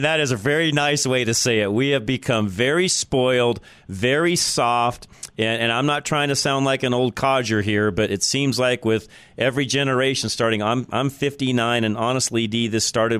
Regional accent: Boulder, Colorado, United States; I am a native of Boulder, so there's not too many of us around left.

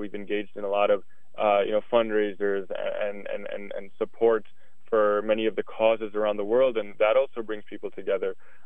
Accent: United States; You know, I'm a Muslim here, you know, born and raised in America, and I think that my identity as an American can fit

